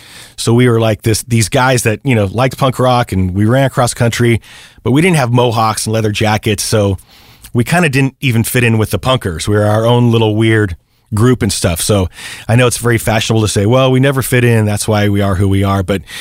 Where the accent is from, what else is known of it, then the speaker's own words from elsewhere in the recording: Garden Grove, California, United States; I grew up in Garden Grove, which is in Orange County.